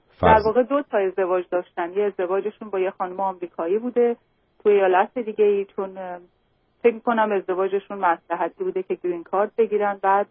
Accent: Iran; moved away as an adult; الان در واقع 5 سال از ایران اومدم.

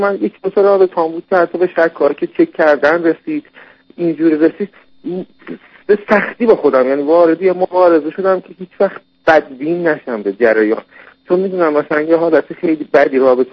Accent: Isfahan, Iran; از اینکه من اصفهانی هستم

